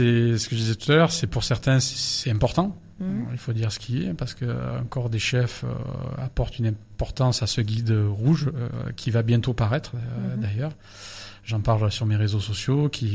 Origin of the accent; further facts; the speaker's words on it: France; quand même on est français, donc on est fiers de notre gastronomie